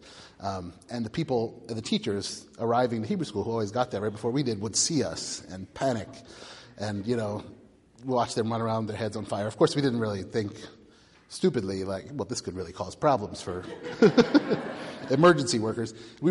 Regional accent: Baltimore, Maryland, United States; also born or lived in Pikesville; So, yeah, I grew up in Baltimore and in Pikesville, right across the street from Chizuk Emunah Synagogue on Stevenson Road.

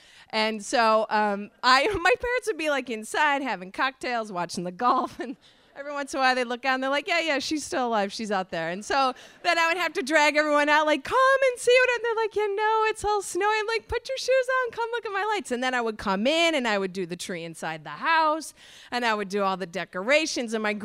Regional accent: Syracuse, New York, United States; So I grew up in Syracuse, New York, which gets a ton of snow

